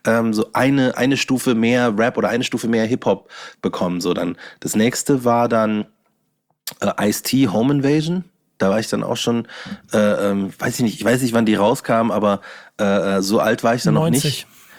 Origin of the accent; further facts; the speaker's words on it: Bavaria, Germany; ich bin ein Bayer